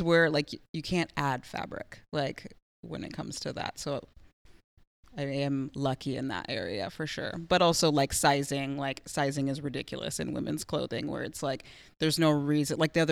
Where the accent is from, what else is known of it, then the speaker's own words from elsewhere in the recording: Eugene, Oregon, United States; also born or lived in Los Angeles; But yeah, I was in Eugene, originally born in Los Angeles. My parents lived there for a little while and then moved us back to Eugene to slow things down.